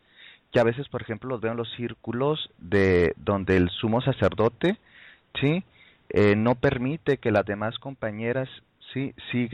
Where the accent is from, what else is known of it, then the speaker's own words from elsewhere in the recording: Chihuahua, Mexico; De algunas localidades cercanas a mi ciudad de origen, Chihuahua, México